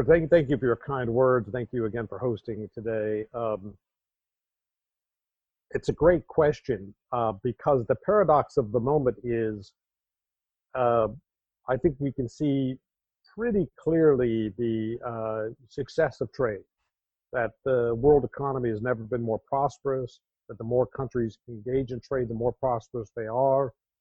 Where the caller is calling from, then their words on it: Singapore; also born or lived in Shanghai, China; I'm calling in from Singapore, where I'm in lockdown. I'm normally working out of Shanghai, but I'm sort of based in Singapore